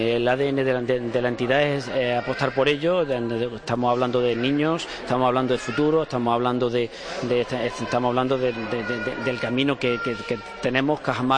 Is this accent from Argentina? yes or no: no; Málaga, Andalusia, Spain; Pero fundamentalmente en Málaga, supuesto que somos pues malagueños.